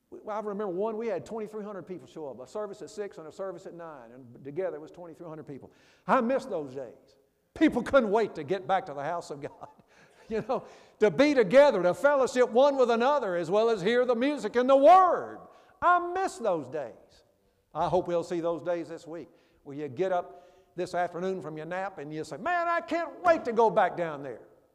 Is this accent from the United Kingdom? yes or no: no; Memphis, Tennessee, United States; My church I grew up in Memphis back in years ago